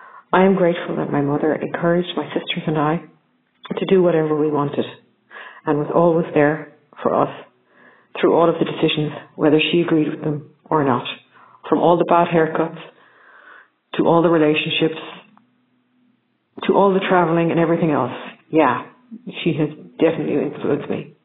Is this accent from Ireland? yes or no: yes; Ireland; now in Germany; I am an Irish artist living in Germany in a little village between Düsseldorf and Duisburg.